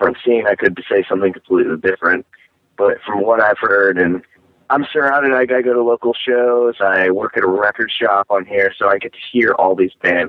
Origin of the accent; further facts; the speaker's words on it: Indiana, United States; we're from Indiana.